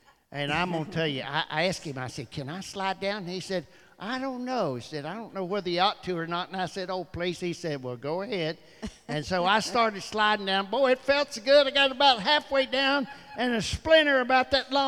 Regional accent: Alderson, West Virginia, United States; Well, you know, a lot of you know I was raised up in Alderson

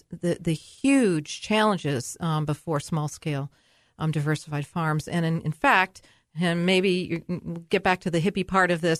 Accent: New York, United States; also born or lived in Massachusetts; now in Keene, United States; I am not a native. Actually, I hail from originally from New York.

